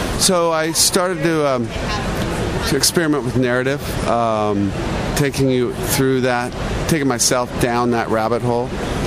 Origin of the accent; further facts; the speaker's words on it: Seattle, Washington, United States; Yeah, growing up in Seattle. Great family. Youngest of eight kids.